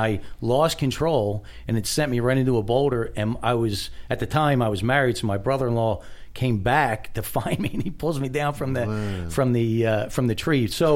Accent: New Jersey, United States; I grew up in Jersey.

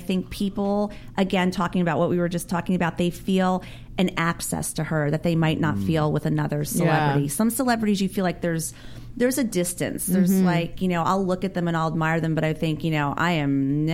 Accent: New Jersey, United States; moved away as an adult; Well, originally I was born in New Jersey. Right. I was born... I was raised in South Jersey for a while until I was about 18, and then I went off to New York City.

